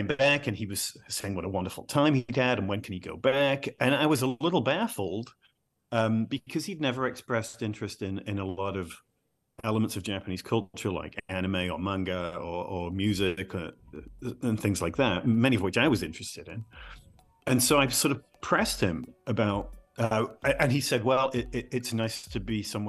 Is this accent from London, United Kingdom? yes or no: no; North West England, United Kingdom; they assume that because I'm English, I must be very posh and sophisticated, which being from northern working class Lancashire is not something I would get in the UK.